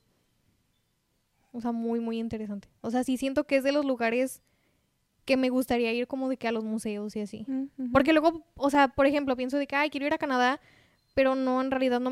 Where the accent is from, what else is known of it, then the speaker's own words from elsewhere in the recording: Monterrey, Nuevo León, Mexico; Sí, yo soy de aquí. De Monterrey.